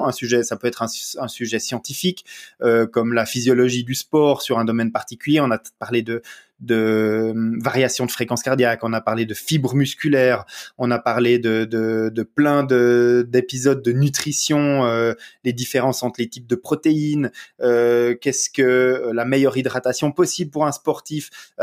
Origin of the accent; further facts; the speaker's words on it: Vaud, Switzerland; accent: Vaud; parce que j'ai un petit accent du terroir, du gros de veau en Suisse